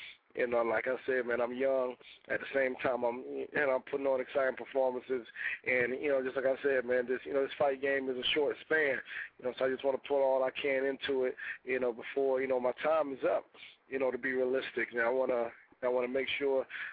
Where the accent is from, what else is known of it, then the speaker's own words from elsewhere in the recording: Florida, United States; because I'm from the South, I'm from Florida.